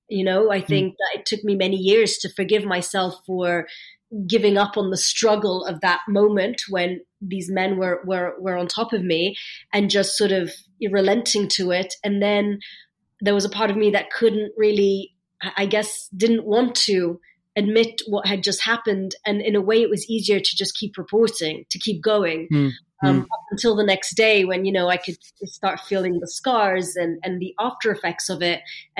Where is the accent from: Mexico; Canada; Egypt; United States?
Egypt; what I witnessed as a child growing up in Egypt.